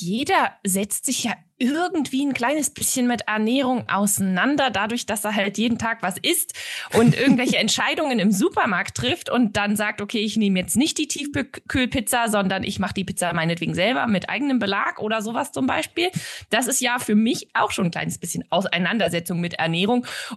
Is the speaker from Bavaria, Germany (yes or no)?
no; Saxony-Anhalt, Germany; Also ich komme ja aus Sachsen-Anhalt und da war klar, du bleibst nie länger als bis zum Abi.